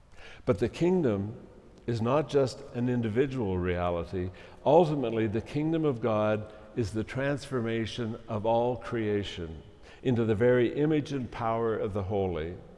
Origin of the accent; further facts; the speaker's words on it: Harrison, United States; When I was a kid growing up in Harrison, I would often stop at my grandma's house on the way home from school